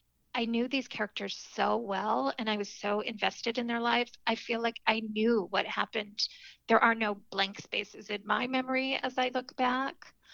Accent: Midland, Michigan, United States; Well, I grew up in Midland, Michigan, and my family always went on vacation in the summers and skiing in the winters in northern Michigan.

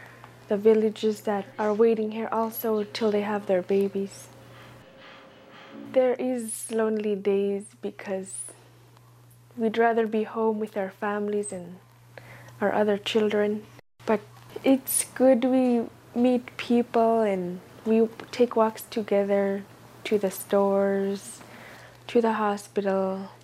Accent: Chevak, Alaska, United States; I'm from Chivak, a village located by the Bering Sea

